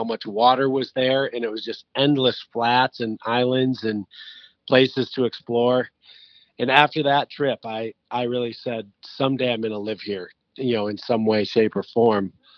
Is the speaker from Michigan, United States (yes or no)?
yes; Michigan, United States; We grew up on Millhouse Bayou, a little bayou that feeds into the Grand River, which is Michigan's biggest river.